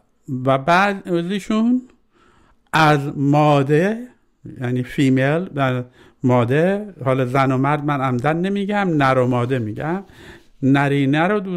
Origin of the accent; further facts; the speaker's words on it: Iran; ما به عنوان یک ایرانی شیعه و حتی مسلمان